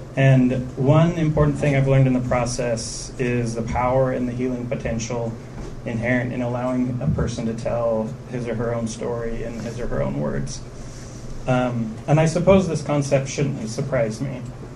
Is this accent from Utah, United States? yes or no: yes; Sandy, Utah, United States; as a Mormon boy growing up in Sandy in the 80s, that wasn't something I identified with either.